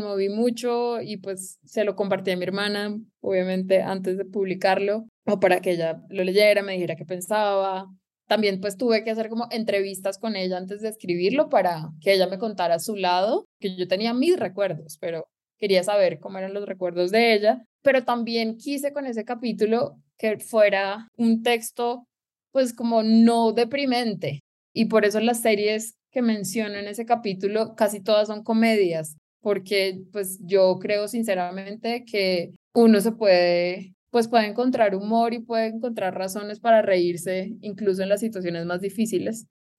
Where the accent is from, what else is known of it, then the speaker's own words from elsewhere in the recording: Colombia; los medios tradicionales con los que crecimos en Colombia.